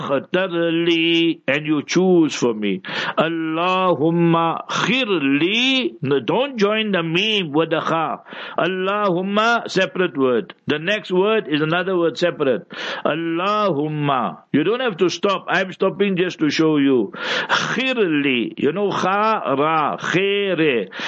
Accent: Heidelberg, Gauteng, South Africa; born there; English is a second language; I was born in Heidelberg, you see, and in that African location. So we had one shop and we had a house.

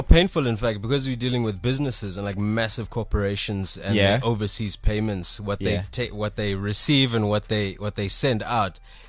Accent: Durban, KwaZulu-Natal, South Africa; I grew up in Durban, so there's no TV industry in Durban. There's no film industry in Durban.

